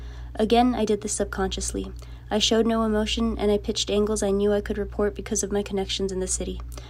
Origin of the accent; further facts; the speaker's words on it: El Paso, Texas, United States; a gunman traveled roughly 11 hours to kill Latinos in my hometown of El Paso, Texas